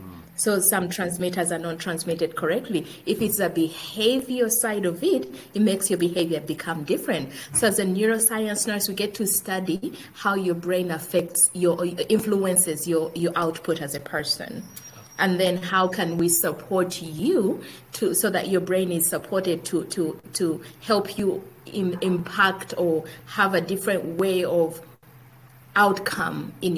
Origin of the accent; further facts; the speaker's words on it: Uganda; moved away as an adult; now in United States; I am born and raised in Uganda, and I've been in the US for about, I want to say, 22 years now, since 99. So half of my life has been here.